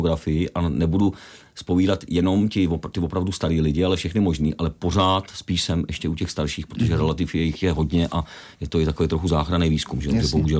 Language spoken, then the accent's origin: Czech; Vrchlabí, Hradec Králové Region, Czechia; Je to srdcovka, protože jsem rodilej vrchlabák, takže už vlastně vnímám ten region nebo širší podregion i s přesahem až po Hradec, protože mý prarodiče jako žili do teďka ještě strejdové ve Stěžerách